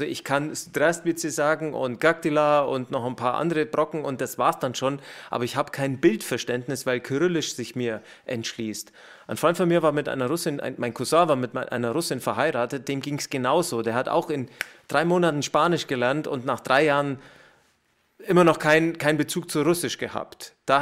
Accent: Germany; Weil wir sind ja damit quasi aufgewachsen in Deutschland.

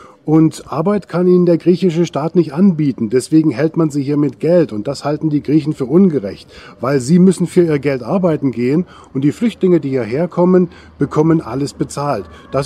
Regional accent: Germany; Ich habe mich also als Deutscher zu erkennen gegeben und womit verbindet man mich als Deutschen hier im Ausland?

